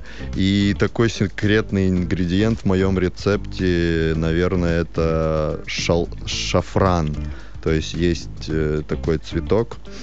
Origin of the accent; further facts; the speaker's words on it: Bishkek, Kyrgyzstan; я родом из Бишкека, это Киргизия, столица Киргизии, Азия